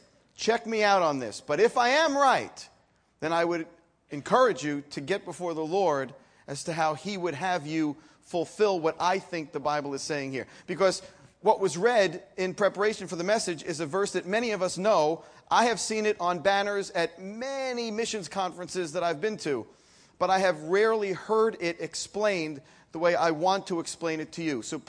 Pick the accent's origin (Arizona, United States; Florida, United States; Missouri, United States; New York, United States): New York, United States; New York City; I am from the Bronx originally